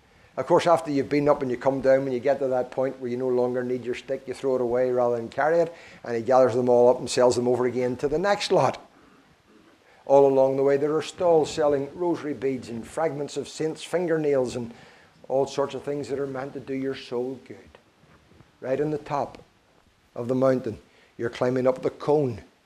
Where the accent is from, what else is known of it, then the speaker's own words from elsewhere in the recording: Northern Ireland, United Kingdom; Most of you know I'm from Ireland, North Ireland. I'm British Irish, but I'm still Irish and still British